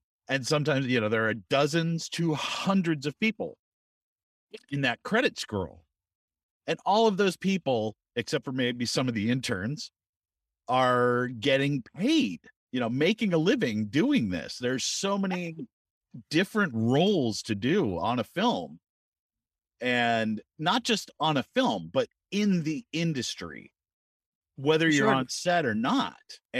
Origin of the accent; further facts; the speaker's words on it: Los Gatos, California, United States; I grew up in the Bay Area. I grew up in Los Gatos, California, which is a suburb of San Jose.